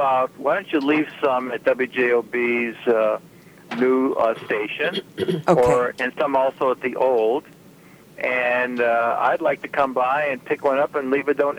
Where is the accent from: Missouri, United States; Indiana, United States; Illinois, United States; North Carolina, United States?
Indiana, United States; East Chicago; I mean, I grew up in East Chicago back in the 40s and 50s, and the neighborhoods were perfectly safe.